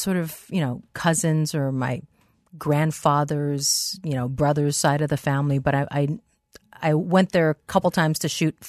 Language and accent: English; Hawaii, United States; Born and raised in Hawaii.